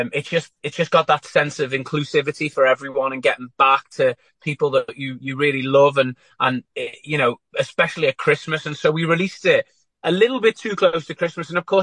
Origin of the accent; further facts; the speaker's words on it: Liverpool, North West England, United Kingdom; I'm from Liverpool, and I was kind of almost born on a stage.